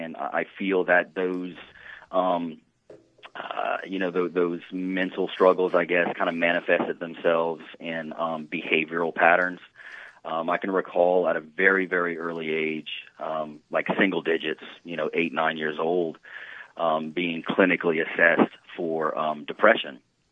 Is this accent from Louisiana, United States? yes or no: yes; Lafayette, Louisiana, United States; I am from Louisiana. Okay. I'm from Lafayette, Louisiana.